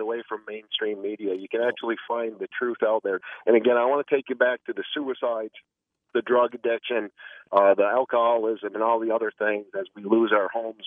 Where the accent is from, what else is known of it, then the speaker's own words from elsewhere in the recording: Bennington, Vermont, United States; I'm a born and raised Vermonter. I was born and raised right here in Bennington. My family has called these mountains home since the early 1600s.